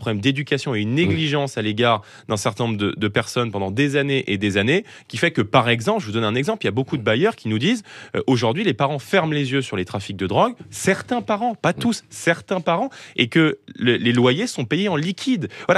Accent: Saint-Denis, Île-de-France, France; Il n'y a pas de ligne de métro qui vous en comme ça a été le cas chez moi à Saint-Denis, en 15 minutes sur les Champs-Élysées.

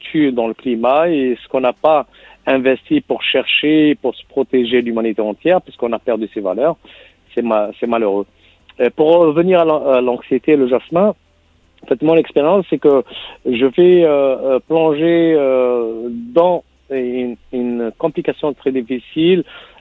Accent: France; je suis français d'origine maghrébine, Algérie, dans une famille soufie, je suis pas croyant

